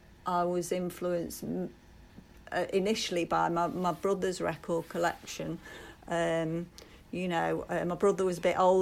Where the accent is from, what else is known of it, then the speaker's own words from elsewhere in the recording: Stockport, North West England, United Kingdom; also born or lived in Manchester; I'm actually from Stockport. I was born in Manchester. I was born in Ancoats, so you couldn't get, it's right in the city centre, so like, you couldn't get more Manc than that. But then I got moved out to, I grew up in Stockport